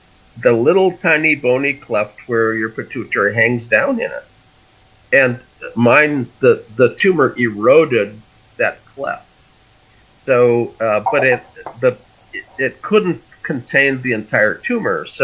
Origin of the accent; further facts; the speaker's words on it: Fargo, North Dakota, United States; I grew up in Fargo, so.